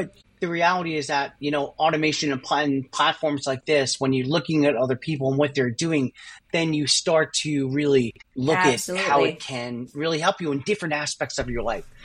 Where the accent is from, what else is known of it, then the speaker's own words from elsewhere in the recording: New York, United States; I think at first, at least for me as a New Yorker, we become skeptical.